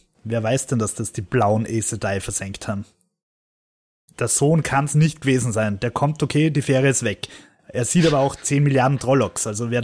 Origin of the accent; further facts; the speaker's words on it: Austria; gerade wir als Österreicher